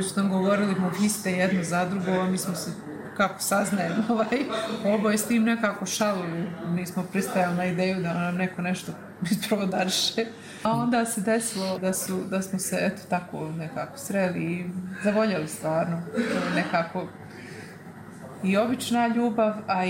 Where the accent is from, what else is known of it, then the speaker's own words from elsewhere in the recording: Pale, Republika Srpska, Bosnia & Herzegovina; Prosto tata mi je sa Pala, pa sam odrasla na Palama.